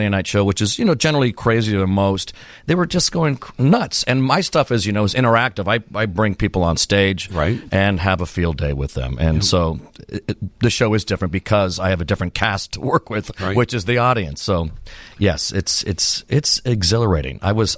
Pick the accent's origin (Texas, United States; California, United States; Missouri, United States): California, United States; I'm from California, and I came wearing my Palm Springs outfit.